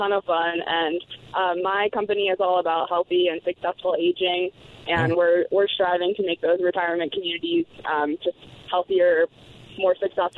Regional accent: New Jersey, United States; now in Denver, United States; I'm from the East Coast, from New Jersey originally.

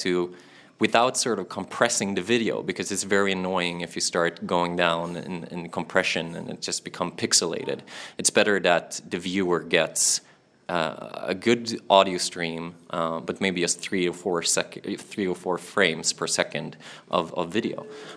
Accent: Malmö, Skåne, Sweden; I'm from south of Sweden in a fantastic town called Malmö.

